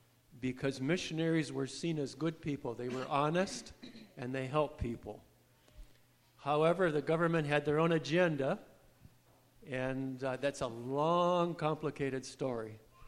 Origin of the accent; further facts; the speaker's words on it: California, United States; also born or lived in Iowa; When we were living in California, that's where I'm from, but I was born in Iowa, we came every other summer.